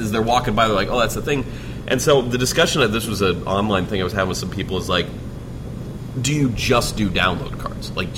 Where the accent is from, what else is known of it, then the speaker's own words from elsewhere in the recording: Ohio, United States; I'm from Ohio originally.